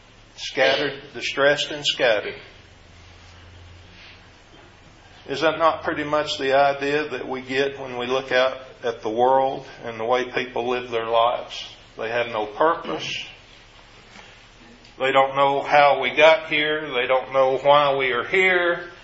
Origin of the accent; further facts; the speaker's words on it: the South, United States; accent: Southern twang; We're both from the South and proud to admit it. So I have a twang